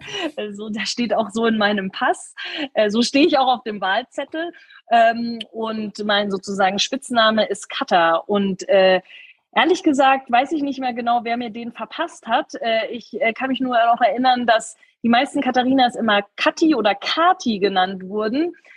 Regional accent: Herrsching, Bavaria, Germany; Ich bin in Hersching aufgewachsen. Ich bin dann erst zum Studium nach München gezogen

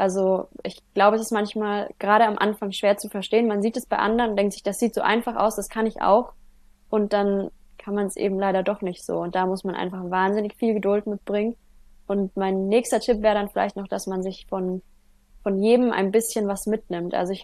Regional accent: Heideck, Bavaria, Germany; ich komme aus Heideck

